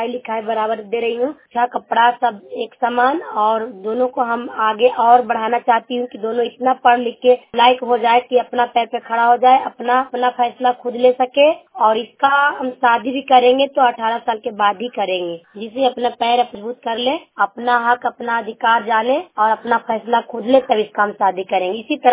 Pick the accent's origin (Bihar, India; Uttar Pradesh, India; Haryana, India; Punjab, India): Bihar, India; Chaura; मैं हरनौत ब्लॉक चौड़ा गांव जिला नालंदा के रहने वाली हूँ